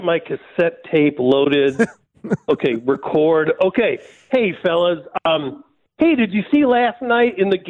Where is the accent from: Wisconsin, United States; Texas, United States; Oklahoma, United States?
Wisconsin, United States; I'm from Wisconsin, and when Reggie came to Green Bay, it reshaped the franchise